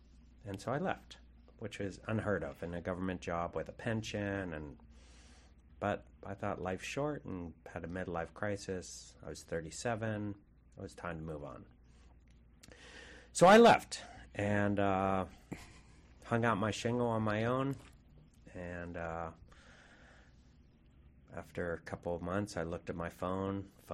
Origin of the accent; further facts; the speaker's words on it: Pittsburgh, Pennsylvania, United States; now in Seattle, United States; I moved here from Pittsburgh, PA, in 1983 when Seattle was a nice, livable, fun city, small town.